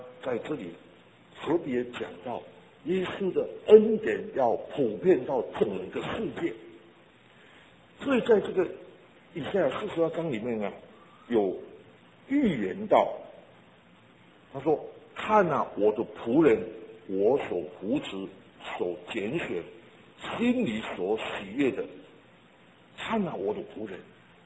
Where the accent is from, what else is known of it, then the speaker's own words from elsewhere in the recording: China; 我们中国人夏天很热，用草席啊铺在床上